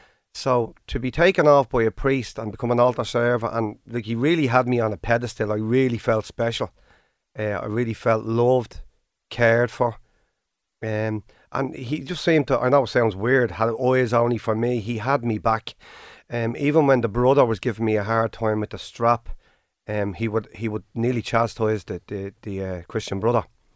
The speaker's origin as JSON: {"language": "English", "town": "Ballyfermot", "region": "Leinster", "country": "Ireland", "tie": "born or raised there", "said": "I was born in Ballyfermm, obviously in the house in Thomond Road. I came from a family of five children, two younger, two older."}